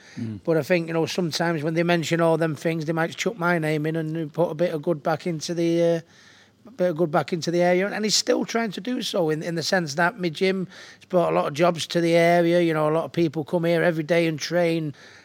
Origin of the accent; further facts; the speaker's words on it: Hayfield, East Midlands, United Kingdom; also born or lived in Stockport; I was born in Stockport. Stepping Hill Hospital. We lived in Hayfield, but my mum and dad were from Hattersley. And pretty much, if I consider myself a Hattersley lad.